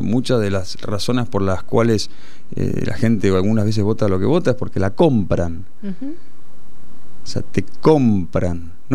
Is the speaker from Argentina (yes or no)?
yes; Argentina; todo lo que somos los argentinos, un papa, todo lo que somos los argentinos